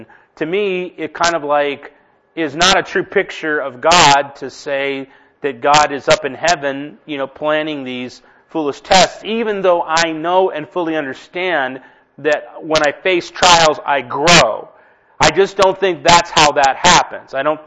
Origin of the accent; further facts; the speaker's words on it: Inglewood, California, United States; I grew up in Inglewood